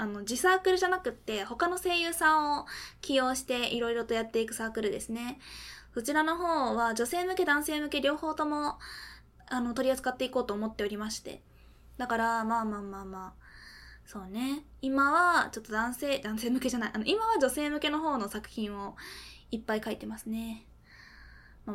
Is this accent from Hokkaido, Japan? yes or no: no; Fukuoka, Japan; まあ博多弁です。博多弁ですじゃない。福岡県出身です。福岡から出て、そこに何年かも住むなんてしたこともありません。もう根っからの福岡県民です。